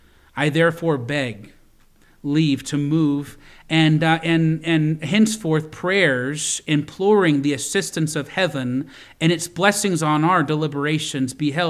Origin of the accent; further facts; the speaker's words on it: Virginia, United States; I grew up in Virginia, and so many times I'd go to the Smithsonian Museum and just look at the artifacts there